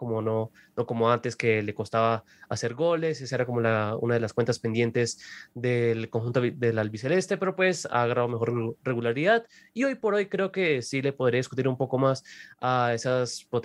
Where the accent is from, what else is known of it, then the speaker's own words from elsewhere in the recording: Colombia; Nosotros como colombianos lo sabemos